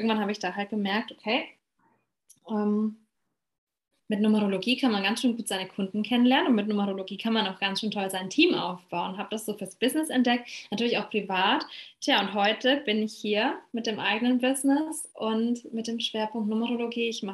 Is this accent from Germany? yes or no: yes; Bavaria, Germany; So, ich komme aus dem schönen Bayern. Da bin ich aufgewachsen und habe da irgendwie auch wieder hingefunden.